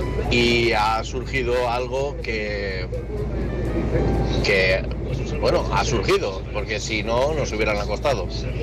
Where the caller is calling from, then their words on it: Lleida, Catalonia, Spain; de Lleida, en ruta.